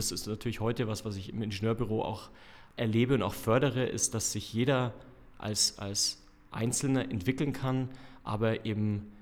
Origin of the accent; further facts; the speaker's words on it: Füssen, Bavaria, Germany; now in Munich, Germany; heute bin ich 43 Jahre alt, bin gebürtiger Füssener, bin geboren in Füssen im Allgäu, hab da meine Jugend verbracht, dort mein Abitur gemacht.